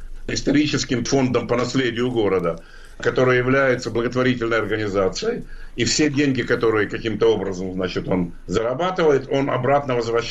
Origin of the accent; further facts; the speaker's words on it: Kharkiv, Kharkiv Oblast, Ukraine; даже вот моего родного города Харькова